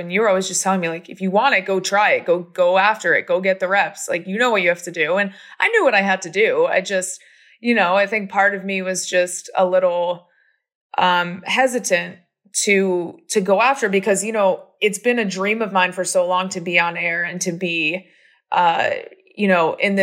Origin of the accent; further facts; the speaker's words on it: New Jersey, United States; So, you know, I mean, for those who don't know, I was born and raised in New Jersey. So that is quite a move for me.